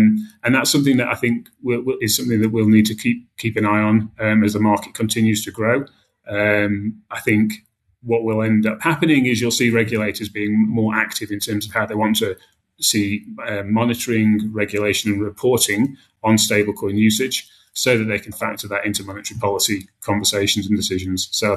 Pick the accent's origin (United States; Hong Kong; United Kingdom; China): United Kingdom; moved away as an adult; now in South Africa; You can tell my accent. I'm British. Moved here 20 years ago